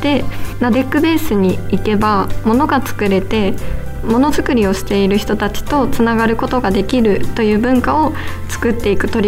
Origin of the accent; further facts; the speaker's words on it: Kitakyushu, Fukuoka, Japan; now in Nagaoka, Japan; 私は実は生まれ育ったのが福岡県の北九州市という場所なんですけど、はい、で今地元のその北九州を離れて長岡に移住するきっかけとなったのは結婚です。